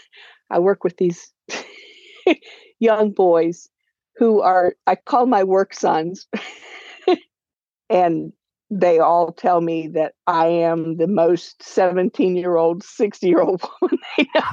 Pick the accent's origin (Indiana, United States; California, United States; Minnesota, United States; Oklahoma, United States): Indiana, United States; Indianapolis; also born or lived in Terre Haute, United States; I was born in Terre Haute. And then when I was about, I think, 8 months old, my parents moved to Indianapolis, and we lived there until I was 7.